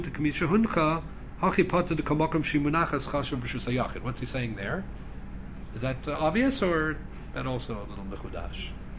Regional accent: Canada; and I'm a Canadian.

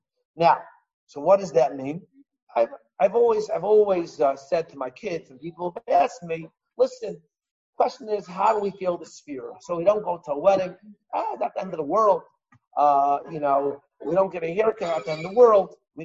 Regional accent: Chicago, Illinois, United States; And I have to tell you, I grew up in Chicago.

